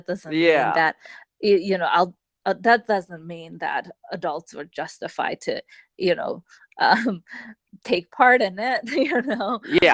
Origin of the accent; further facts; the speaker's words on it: Japan; Yes, I grew up in Japan.